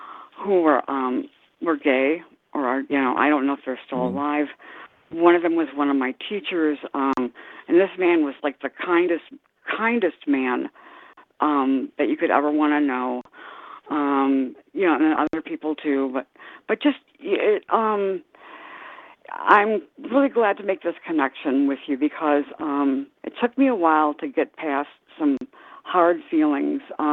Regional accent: Richland Center, Wisconsin, United States; As a kid, I loved growing up in Richland Center, I did.

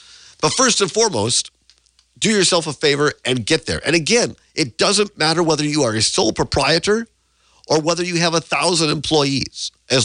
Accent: Richland Center, Wisconsin, United States; You can't find a better example than my hometown radio station, WRCO, WRCE in Richland Center, where I started, where I worked for 17 years

